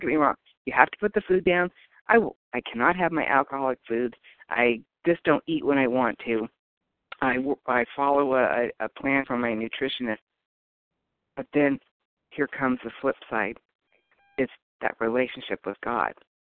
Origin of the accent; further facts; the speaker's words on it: United States; And, you know, I'm Native American, and, you know, I always would dabble in that, but I never gave myself fully to anything.